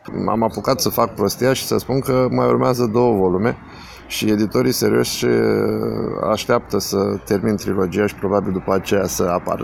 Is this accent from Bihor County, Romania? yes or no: no; Iași, Iași County, Romania; Da, eu vin de la Iași